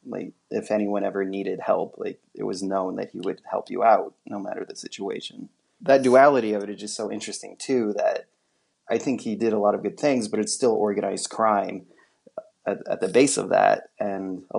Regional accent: Nebraska, United States; at least growing up in Nebraska, like we did have a lot of education about civil rights and these things

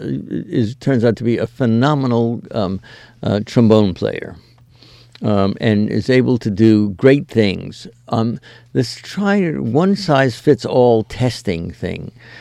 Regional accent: New York, United States; And by the way, I grew up in New York

